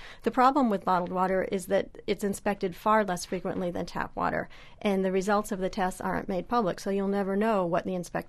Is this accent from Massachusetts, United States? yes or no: yes; Boston, Massachusetts, United States; now in New York City, United States; I grew up outside Boston, but I've lived here for many years.